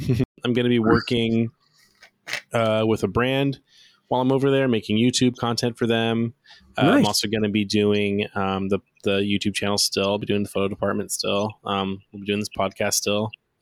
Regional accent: California, United States; I grew up in the Bay Area, so I'm used to cold and gusty and rainy, and I miss that.

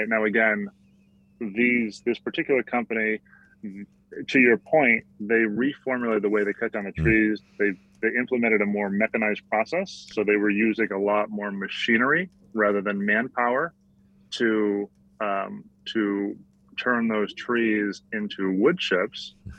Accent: California, United States; because Virginia apparently wants to compete with my home state of California in the wine game.

